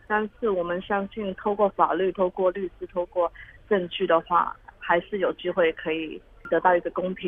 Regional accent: United States; now in China; 因为我是从小在美国长大的，我也是因为这件事情才回来了国内，

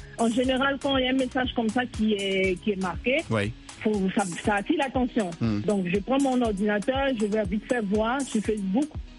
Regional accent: Côte d’Ivoire; chez nous en Côte d'Ivoire.

